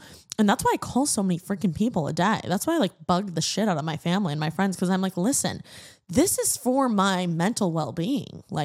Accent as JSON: {"language": "English", "region": "Indiana", "country": "United States", "tie": "born or raised there", "lives_now": "Los Angeles, United States", "said": "specifically in my new city, LA, because I was born and raised in Indiana, if you didn't know. Shout out my Midwesterners."}